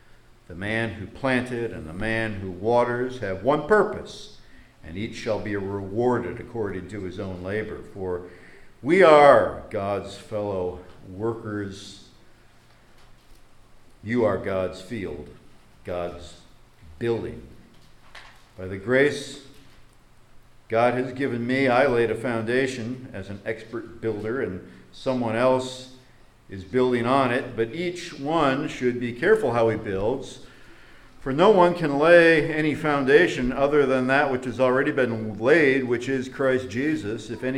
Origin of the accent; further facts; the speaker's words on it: Toledo, Ohio, United States; I'm a kid from Toledo